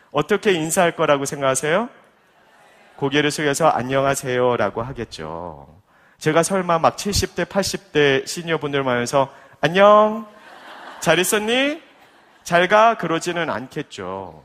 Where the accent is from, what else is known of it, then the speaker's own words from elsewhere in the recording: South Korea; also born or lived in United States; 우리는 한국 사람입니다.